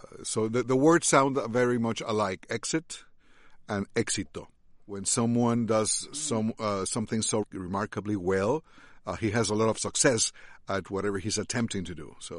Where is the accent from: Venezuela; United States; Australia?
Venezuela; English is a second language; Since I started learning English when I was a little boy in my country, Venezuela, in South America, you start learning of words that you don't even know